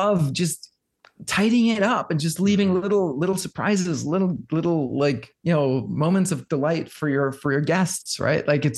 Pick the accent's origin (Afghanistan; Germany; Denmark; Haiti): Denmark; now in United States; I was born and raised in Denmark. And so moving to the States some years ago, I had to retake my driver's license